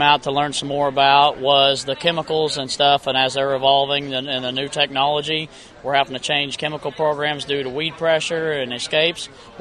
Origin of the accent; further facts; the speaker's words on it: Carrollton, Missouri, United States; I'm from Carrollton, Missouri.